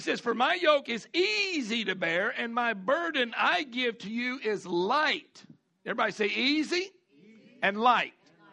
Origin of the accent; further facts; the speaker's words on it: Alabama, United States; I'm from Alabama. Give me a little break here.